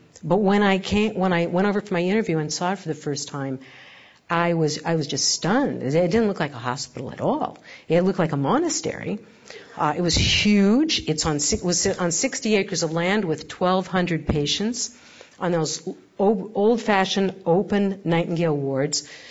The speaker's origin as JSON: {"language": "English", "region": "California", "country": "United States", "said": "I mean, I honestly, as a Californian, I thought everybody knew what the Commonwealth Club was."}